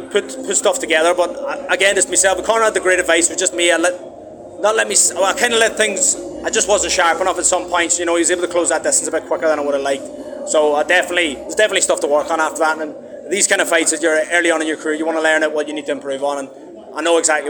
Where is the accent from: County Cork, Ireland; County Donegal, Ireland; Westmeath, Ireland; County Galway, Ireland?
County Donegal, Ireland; We're both from Donegal, we have to give it a go.